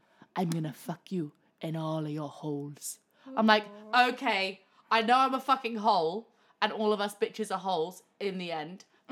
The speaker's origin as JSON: {"language": "English", "region": "Wales", "country": "United Kingdom", "said": "I am from Wales and I am a fucking big deal."}